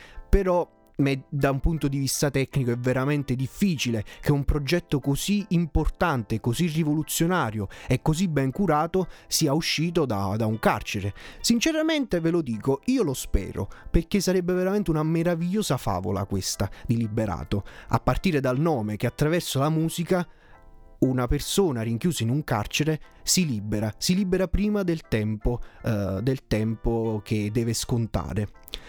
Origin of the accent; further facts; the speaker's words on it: Turin, Piedmont, Italy; Quindi ragazzi, noi siamo di Torino, pensiamoci su